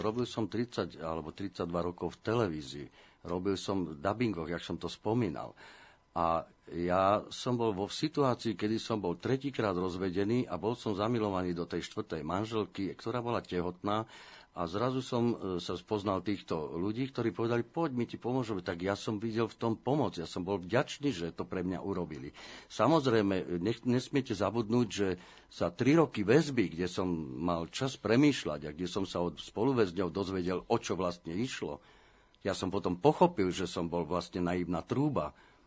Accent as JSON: {"language": "Slovak", "town": "Bratislava", "region": "Bratislava Region", "country": "Slovakia", "said": "keďže ja som z Bratislavy, že mám právo byť v Bratislave"}